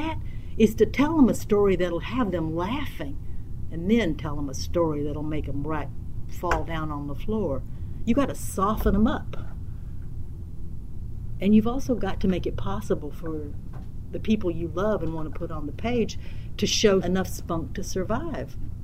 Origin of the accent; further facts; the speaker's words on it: the South, United States; I'm 67 years old, and I grew up in the South in what was essentially the 50s and 60s